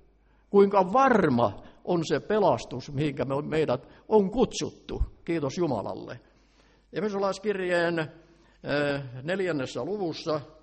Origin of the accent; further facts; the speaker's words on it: Ähtäri, South Ostrobothnia, Finland; Ennen vanhaan, kun uitettiin tukkia siellä Ähtärissäkin, missä mä olen syntynyt ja kasvanut